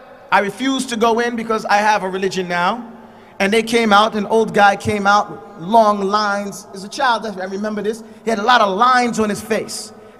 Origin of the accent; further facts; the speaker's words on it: New York, United States; You know, we're from the North, we're New Yorkers.